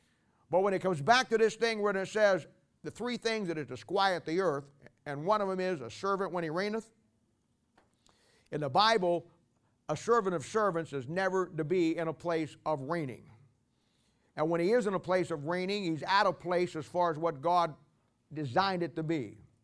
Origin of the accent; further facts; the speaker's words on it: United Kingdom; now in United States; Now I stand before you tonight and I'm a Gentile. And I'm Welsh English.